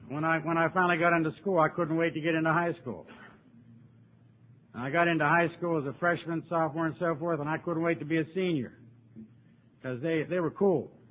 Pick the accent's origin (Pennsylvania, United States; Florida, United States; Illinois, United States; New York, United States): Pennsylvania, United States; Pittsburgh; also born or lived in Myrtle Beach; now in Denver, United States; I'm from Pittsburgh originally. Steel Town. Yay, Pittsburgh.